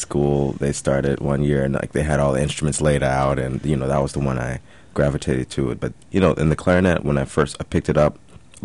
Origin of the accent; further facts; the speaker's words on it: Chicago, Illinois, United States; Yeah, I grew up in Chicago, but kind of listening to Stanford's story, it's like, wait a second, that sounds like my story.